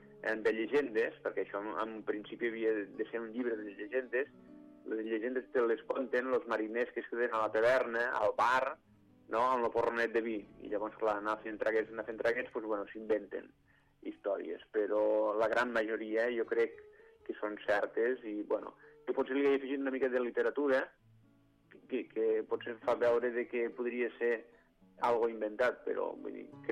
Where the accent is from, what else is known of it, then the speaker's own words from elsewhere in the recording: Sarroca de Lleida, Catalonia, Spain; now in Reus, Spain; Jo vinc de terra ferma, vinc de Sarroca de Lleida, visc a Reus, també és terra ferma, és interior, sí.